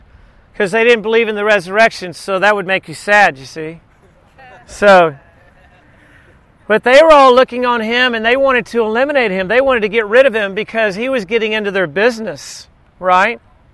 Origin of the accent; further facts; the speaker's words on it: Corpus Christi, Texas, United States; In fact, in my hometown in Corpus Christi, nothing was open on Sunday except for gas stations or a grocery store.